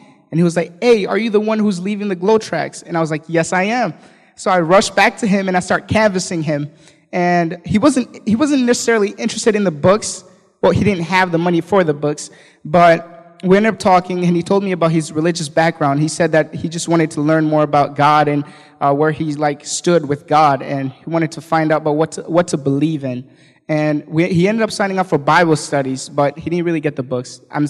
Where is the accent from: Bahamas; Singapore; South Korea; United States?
United States; Grand Rapids, Michigan; I'm from Grand Rapids.